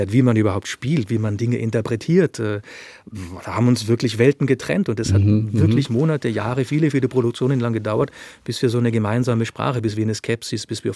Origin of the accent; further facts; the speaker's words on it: Germany; Aus Österreich als vielleicht noch mal mehr und auch als Westdeutscher.